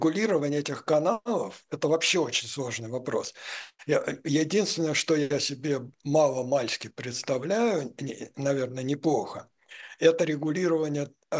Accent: Russia; нам это легче всего, потому что мы из России, там связаны с Россией

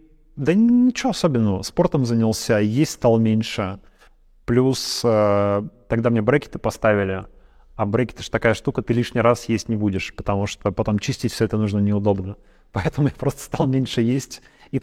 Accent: Yekaterinburg, Sverdlovsk Oblast, Russia; moved away as an adult; now in Vilnius, Lithuania; я люблю Екатеринбург, в общем, это мой родной город, я там всю жизнь прожил

